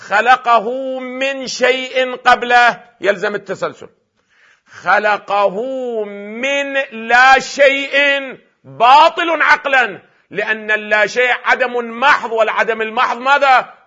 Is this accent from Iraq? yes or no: yes; Iraq; مثل أفترض الآن عندنا في العراق